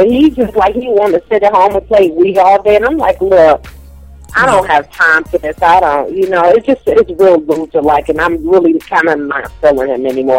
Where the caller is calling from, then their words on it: Chicago, Illinois, United States; I'm calling from Chicago.